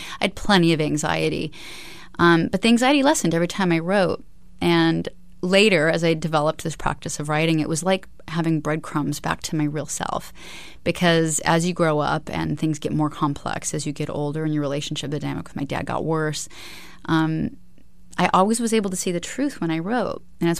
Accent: Alaska, United States; I was raised in Alaska. My family were pioneers, so they helped settle the state before it was a state.

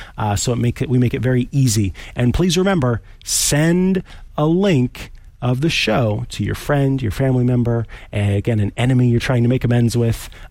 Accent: California, United States; As a Californian, I'm able to do that.

